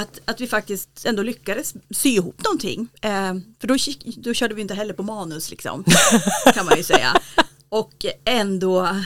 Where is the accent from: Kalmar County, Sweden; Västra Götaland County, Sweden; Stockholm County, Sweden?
Stockholm County, Sweden; Stockholm; now in Östersund, Sweden; Nej, jag kan inte det. Jag är ju från Stockholm.